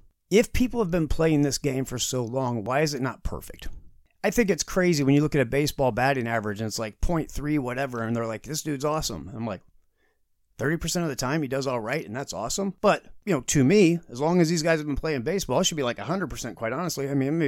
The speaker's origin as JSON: {"language": "English", "town": "Indianapolis", "region": "Indiana", "country": "United States", "tie": "born or raised there", "said": "And, you know, I'm a Colts fan. I'm born and raised in Indianapolis, and that I can attest to."}